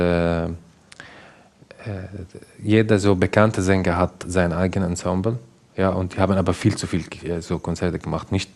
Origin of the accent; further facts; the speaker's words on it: Damascus, Damascus Governorate, Syria; German is a second language; ich komme aus Damaskus, aus Syrien. Ich bin Musiker, ich komme aus so Musikerfamilie.